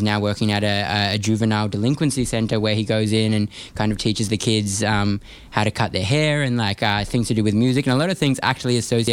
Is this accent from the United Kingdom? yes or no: no; Australia; And then I was born here in Australia.